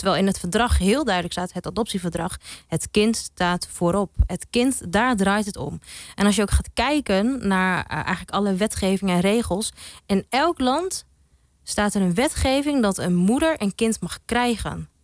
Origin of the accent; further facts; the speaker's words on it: Groningen, Netherlands; Ik ben opgegroeid in Groningen.